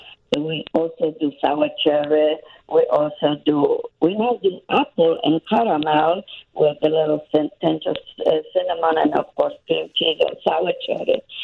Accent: Poznan, Greater Poland, Poland; English is a second language; In my region, was Poznan, was more like plum is a prune

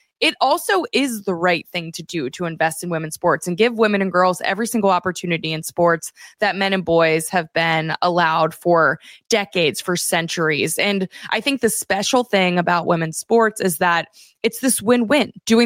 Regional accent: Pittsburgh, Pennsylvania, United States; So I'm from Pittsburgh, PA. I'm from a big family. I'm one of eight kids.

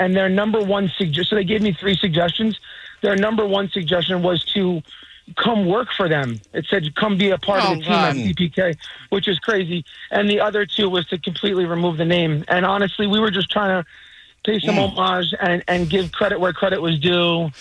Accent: East Coast, United States; Growing up on the East Coast, they tell you that's who's got the best barbecue chicken pizza.

